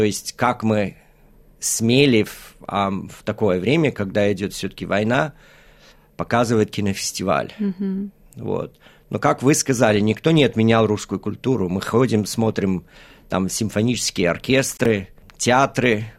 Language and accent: Russian; Australia; третье поколение. Я родился в Австралии, проучился здесь, да, потом даже высшее образование получил.